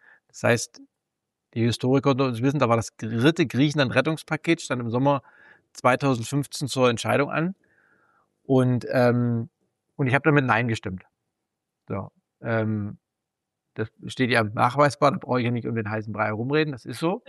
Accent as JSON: {"language": "German", "town": "Torgau", "region": "Saxony", "country": "Germany", "tie": "born or raised there", "said": "Es gibt natürlich mittlerweile 4 griechische Restaurants in meiner Heimatstadt Torgau"}